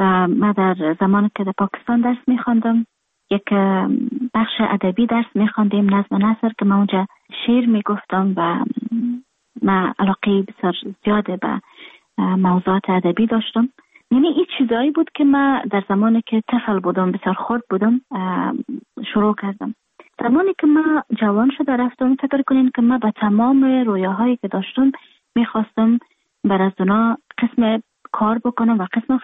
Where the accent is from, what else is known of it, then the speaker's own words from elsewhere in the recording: Afghanistan; moved away; من در خارج هستم، خارج از افغانستان هستم، اما اتو لحظه نیست که افغانستان در قلب من نباشه